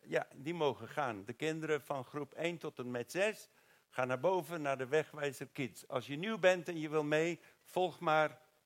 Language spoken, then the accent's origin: Dutch; South Africa; In Zuid-Afrika, waar ik vandaan kom, is dat een laatlammetje.